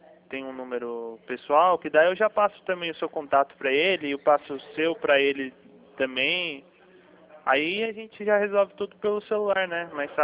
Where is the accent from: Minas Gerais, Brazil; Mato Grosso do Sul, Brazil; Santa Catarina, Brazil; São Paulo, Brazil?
São Paulo, Brazil; Bragança Paulista; sou correspondente aqui do Banco Santander, Luiz, mas eu sou aqui de Bragança Paulista